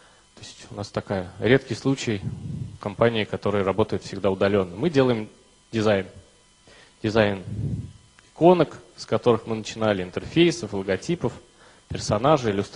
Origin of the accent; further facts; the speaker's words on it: Samara, Samara Oblast, Russia; Я из Самары, там же я вырос, родился, учился, женился и все остальное, что можно делать в родном городе.